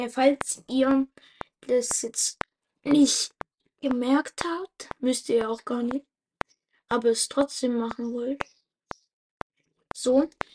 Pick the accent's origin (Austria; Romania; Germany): Germany; Ich komme aus Germany und habe derzeit einen Follower.